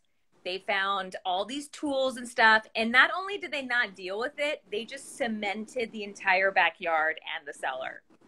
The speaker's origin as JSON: {"language": "English", "region": "Texas", "country": "United States", "said": "Okay, pero like, I'm from Texas, and in the summers, my parents would summer in West Texas near Lubbock"}